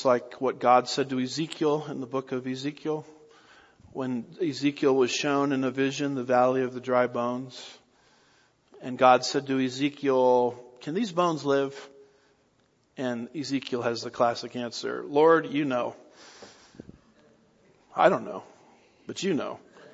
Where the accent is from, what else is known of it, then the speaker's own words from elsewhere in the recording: United States; I have in my garage, because I'm an American, and it's my right to have it, two cars